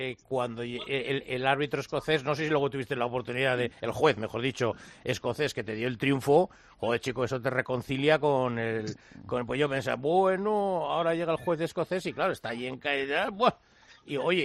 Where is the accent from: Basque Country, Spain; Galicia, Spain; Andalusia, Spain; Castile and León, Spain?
Basque Country, Spain; Sestao; Yo tuve la oportunidad de verle jugar, fíjate, en un partido de Copa en mi pueblo, en las Llanas contra el Sestao.